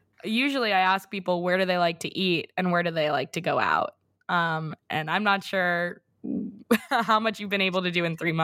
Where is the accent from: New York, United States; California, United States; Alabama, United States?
New York, United States; New York City; you know, I grew up in New York City, like the complete opposite of what you're describing.